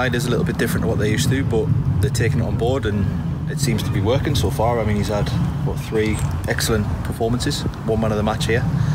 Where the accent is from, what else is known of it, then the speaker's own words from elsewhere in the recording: Durham, North East England, United Kingdom; Yeah, it's back home. So I'm from Durham originally